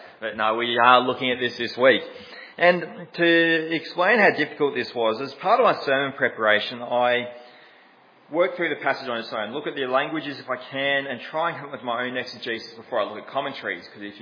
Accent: Australia; And as an Australian, I tend to struggle when somebody tells me to be aware.

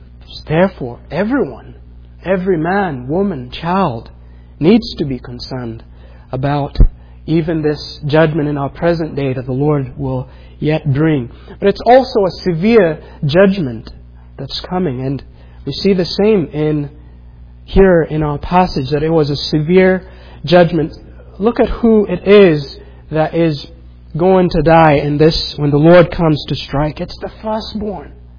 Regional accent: Kenya; I grew up in Kenya, and in the neighborhood sometimes, especially at night, we sometimes would be woken up in the middle of the night

